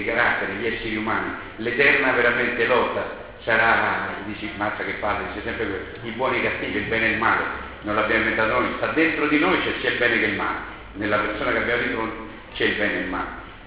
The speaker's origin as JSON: {"language": "Italian", "town": "Rome", "region": "Lazio", "country": "Italy", "said": "Sono romano però non sono furbo"}